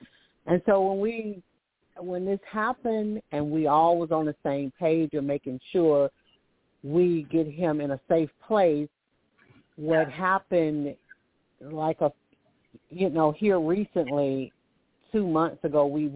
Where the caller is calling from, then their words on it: Alabama, United States; I'm calling from Alabama.